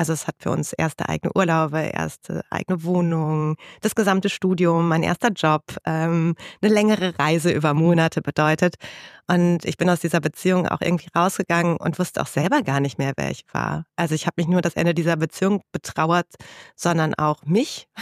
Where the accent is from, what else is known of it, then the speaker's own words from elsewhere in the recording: Duisburg, North Rhine-Westphalia, Germany; born there; Ich komme aus Duisburg gebürtig